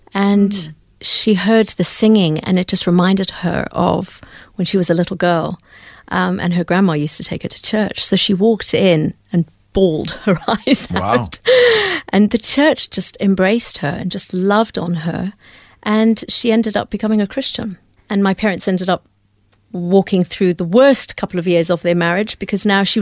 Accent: India; born there; I was born in India. My dad is a Hindu, and mum is English.

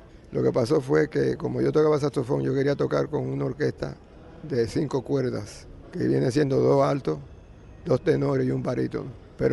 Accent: New York City, New York, United States; Yo me crié en el Bronx, donde estaban los clubs más populares.

